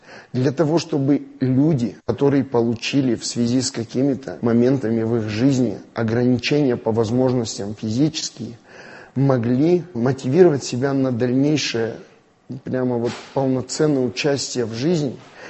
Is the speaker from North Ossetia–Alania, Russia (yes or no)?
yes; Vladikavkaz, North Ossetia–Alania, Russia; Я представляю Северную Осетию, приехал из Владикавказа.